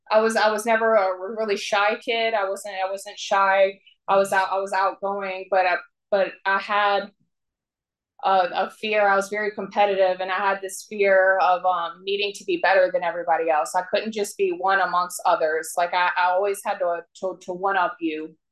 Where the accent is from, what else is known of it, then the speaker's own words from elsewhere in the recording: Mechanicsville, Virginia, United States; born there; So I was born in Mechanicsville, Virginia. So it's a small town right outside of Richmond.